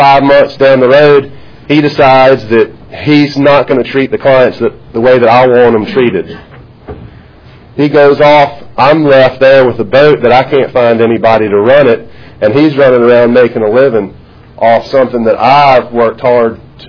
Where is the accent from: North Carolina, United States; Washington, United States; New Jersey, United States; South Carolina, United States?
North Carolina, United States; We're all guys from North Carolina.